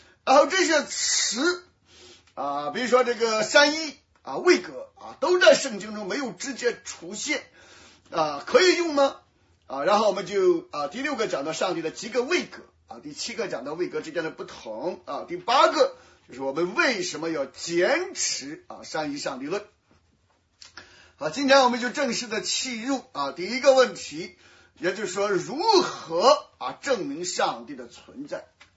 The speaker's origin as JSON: {"language": "Chinese", "country": "China", "said": "那是整个的我们中国人讲的三观啊，人生观、价值观啊、世界观啊"}